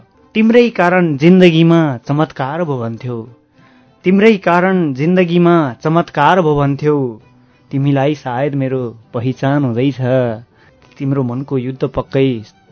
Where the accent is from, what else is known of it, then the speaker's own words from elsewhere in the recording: Rasuwa, Bagmati, Nepal; born there; मैले रसुवा भन्ने भन्नाले रसुवा म मेरो जन्मभूमि हो।